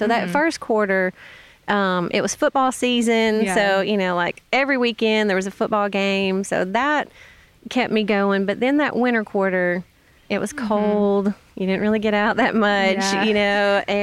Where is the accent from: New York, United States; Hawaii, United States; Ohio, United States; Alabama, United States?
Alabama, United States; Oakville; Born and raised in North Alabama. I grew up in Lawrence County, in a very small little place, a community, it's not even a town, called Oakville.